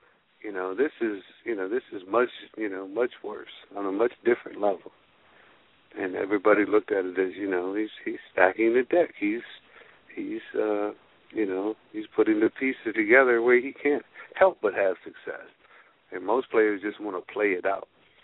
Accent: Ann Arbor, Michigan, United States; But growing up in Ann Arbor, you didn't act like you were a Badger, you know.

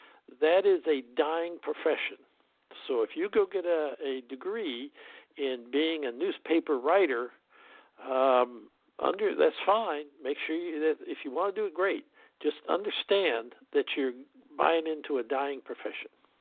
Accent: Newton, Kansas, United States; every little town in the country had one, and I grew up in Newton, Kansas, and there was a newspaper there, the Newtonian

